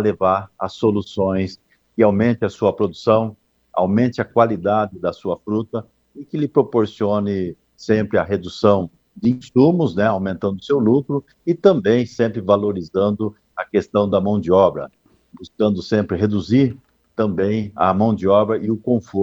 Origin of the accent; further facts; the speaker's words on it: Santa Catarina, Brazil; Eu saber que eu estou consumindo uma fruta que é de Santa Catarina, eu como catarinense, isso é gratificante, né?